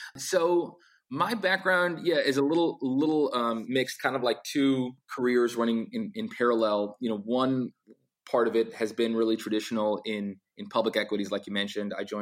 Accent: Boston, Massachusetts, United States; I grew up in Boston to come to Los Angeles, you know, very frequently during my college years

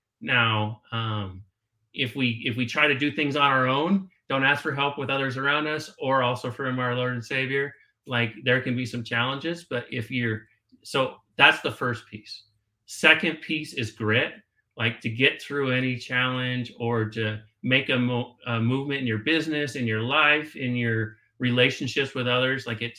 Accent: Ohio, United States; born there; I was born on Wright-Patterson Air Force Base in Ohio. You know, we moved around quite a bit with my dad being in the military.

